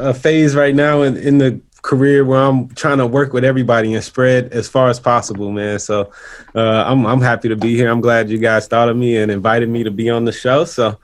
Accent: St. Louis, Missouri, United States; I'm from St. Louis, so … was just getting popular around that time.

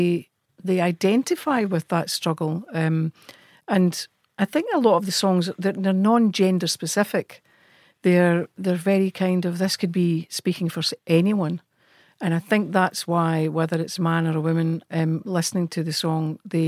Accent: Scotland, United Kingdom; I don't think people tend to look at us or look upon myself as being Scottish.

